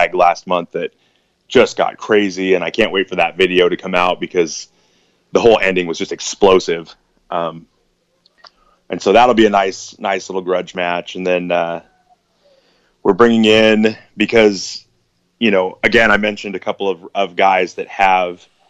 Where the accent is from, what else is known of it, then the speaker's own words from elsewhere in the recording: Friday Harbor, Washington, United States; also born or lived in Bellingham; Yeah, I mean, I was born in Bellingham. I didn't live there. Because I lived in Friday Harbor, and so the island didn't do berths at the time, so they were flown to Bellingham.